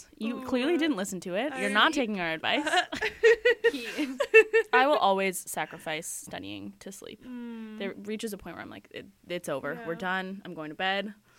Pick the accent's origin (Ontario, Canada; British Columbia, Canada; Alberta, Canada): British Columbia, Canada; So I grew up on Vancouver Island in Coast Salish territory, but my family is obviously from Edmonton. So I'm, like, raised BC gal